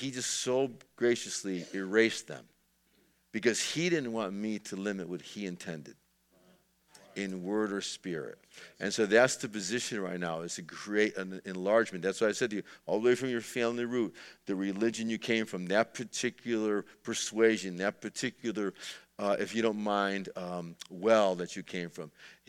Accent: East Coast, United States; I mean, I'm impressed with them growing up on the East Coast.

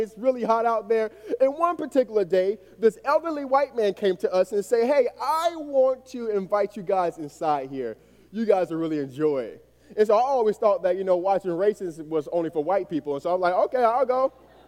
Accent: Miami, Florida, United States; I grew up in Miami, and that's where I was born and raised.

